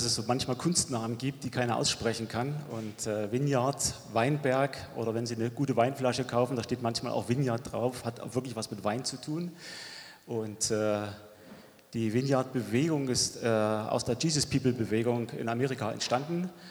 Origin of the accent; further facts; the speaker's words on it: Oranienburg, Brandenburg, Germany; born there; also born or lived in Mecklenburg / Annaberg-Buchholz / Hohenfichte; ich bin in Oranienburg geboren, 7 Jahre habe ich in Mecklenburg gelebt, 7 Jahre im schönen Annaberg-Buchholz, dann einige Jahre in Hohenfichte bei Augustusburg, und ich habe gesagt, ich würde niemals nach Karl-Marx-Stadt oder nach Chemnitz ziehen.